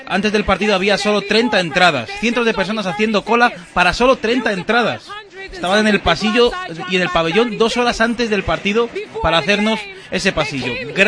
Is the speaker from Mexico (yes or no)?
no; United States; Spanish is a second language; Como americana, como extranjera, es increíble poder jugar aquí.